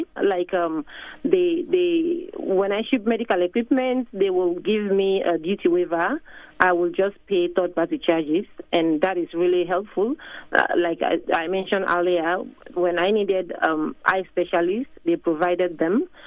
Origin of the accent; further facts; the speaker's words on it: Sierra Leone; So growing up in Sierra Leone, I saw the desperate need to improve healthcare. I was born in one of the remote areas in the village